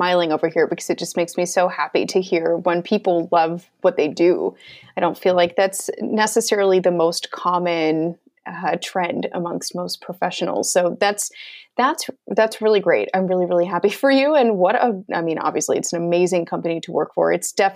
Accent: Michigan, United States; I'm from Michigan, so I'm used to the Arctic, so not a big deal.

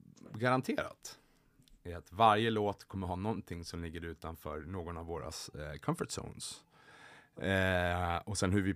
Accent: Järfälla, Stockholm County, Sweden; now in Sandviken, Sweden; som jag är uppvuxen i liksom i Stockholms län, Järfälla, norr om Stockholm är uppvuxen i, men mycket Stockholm, och när jag flyttade nu, som jag bor i Sandviken här utanför Gävle

